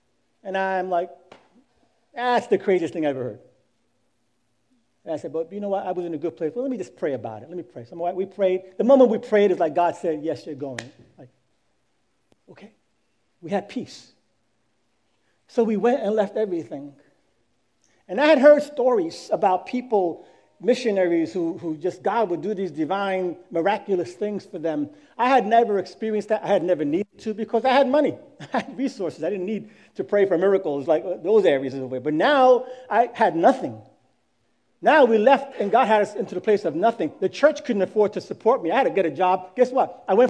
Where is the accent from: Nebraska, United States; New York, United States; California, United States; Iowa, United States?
New York, United States; Brooklyn; listen, coming from Brooklyn, I'm from Brooklyn